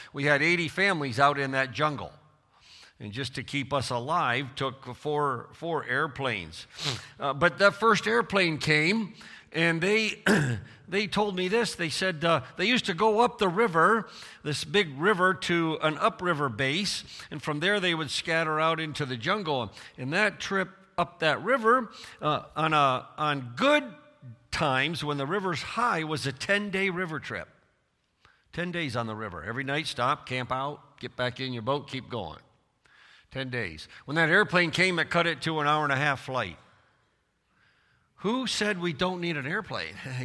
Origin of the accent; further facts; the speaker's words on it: United States; I'm American. You don't go for an 8-hour hike for your work.